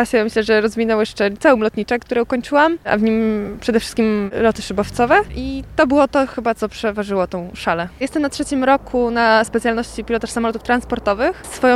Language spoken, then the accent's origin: Polish; Dęblin, Lublin Voivodeship, Poland; Moja pasja zaczęła się już chyba od najmłodszych lat, ponieważ jestem rodowitą dęblinianką